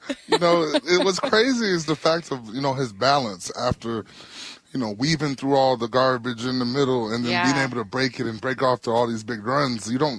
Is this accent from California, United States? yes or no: no; Wisconsin, United States; Well, you know, I'm from Wisconsin.